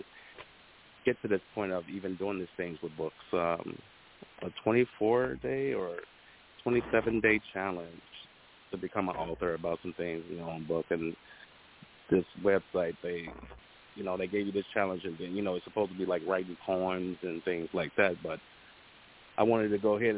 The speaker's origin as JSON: {"language": "English", "town": "Chicago", "region": "Illinois", "country": "United States", "tie": "born or raised there", "said": "Born and raised in Chicago, Illinois."}